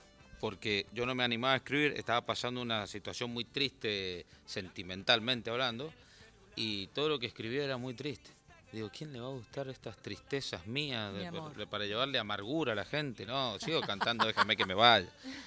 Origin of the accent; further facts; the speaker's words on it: San Carlos, Mendoza, Argentina; En el Valle de Uco me crié mi infancia, ahí en Tres Esquinas, San Carlos, un departamento muy bonito, lleno de historia